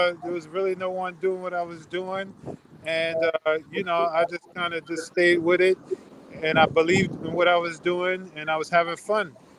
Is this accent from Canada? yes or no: no; New York City, New York, United States; Born and raised in New York City, the Bronx.